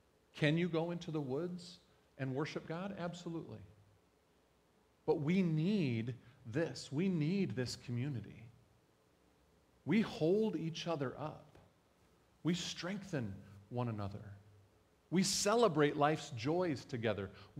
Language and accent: English; Jenison, Michigan, United States; When I grew up in Jenison, if you mowed your lawn on Sunday, boy, would the neighbors talk.